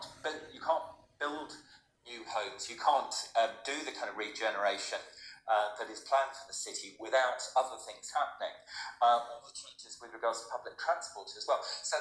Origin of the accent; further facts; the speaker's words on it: London, United Kingdom; accent: London; moved away as an adult; You probably hear from my accent earlier, I'm a Londoner. I arrived here 30 years ago